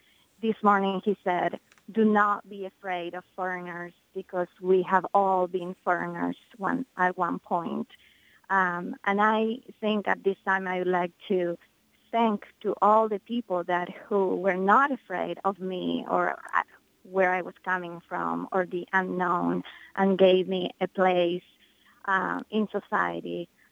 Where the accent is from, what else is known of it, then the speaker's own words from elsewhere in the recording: Argentina; now in Pittsburgh, United States; I'm an immigrant from Argentina living in Pittsburgh for the last 22 years.